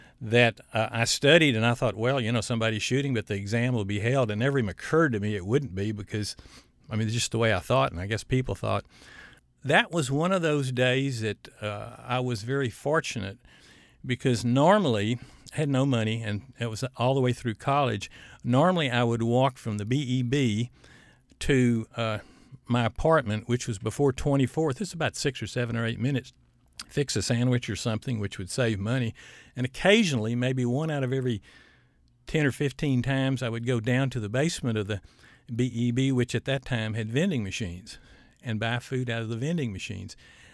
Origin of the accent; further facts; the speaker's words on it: McDade, Texas, United States; now in Houston, United States; I grew up in MacDay, Texas, 35 miles from here. Born in 1945, spent the last 47 years in Houston